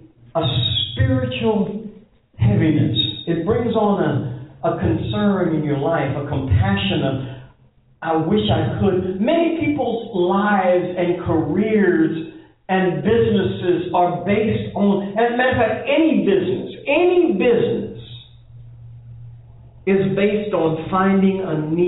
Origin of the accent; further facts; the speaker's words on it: New Orleans, Louisiana, United States; I'm from New Orleans, and I know that that city thrives